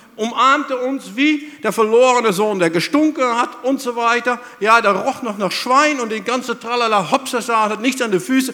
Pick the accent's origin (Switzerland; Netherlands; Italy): Netherlands; German is a second language; now in Germany; ich wohne schon 28 Jahre in Deutschland. Ich habe noch immer einen Akzent. Hier bin ich der Holländer und über der Grenze bin ich der Deutsche.